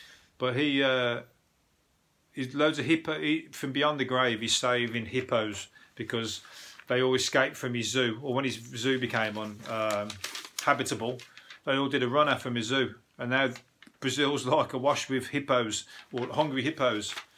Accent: Birmingham, West Midlands, United Kingdom; Everybody in my road, and I'm from Birmingham, everybody

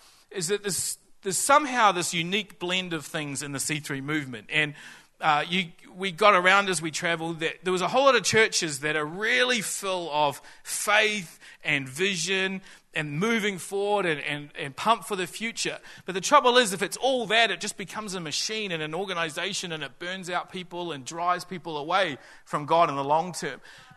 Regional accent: Tauriko, Bay of Plenty, New Zealand; But I grew up in the Bay of Plenty out at Tauriko when it was still country out there and not industrial area up Elk Road.

